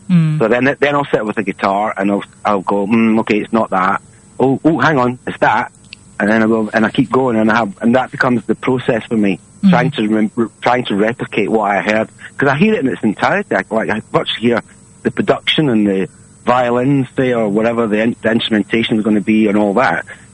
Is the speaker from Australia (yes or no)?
no; Scotland, United Kingdom; I'm a Scot and I'm a Celt, and I've been surrounded by folk music and country music all my life